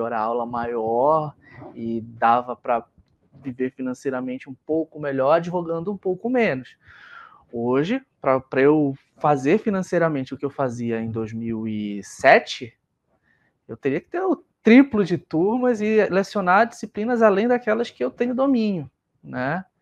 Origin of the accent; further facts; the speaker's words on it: Amazon, Brazil; eu sou da Amazônia, eu sou amazônida